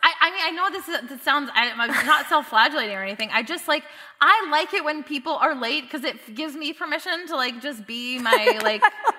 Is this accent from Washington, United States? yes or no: yes; Seattle, Washington, United States; And I was like, yeah, I'm from Seattle.